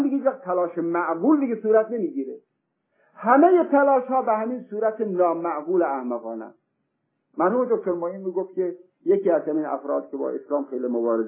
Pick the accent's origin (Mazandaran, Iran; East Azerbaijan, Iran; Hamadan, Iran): Mazandaran, Iran; Sari; من خودم اهل ساری هستم، ساری ما دارالمؤمنین هست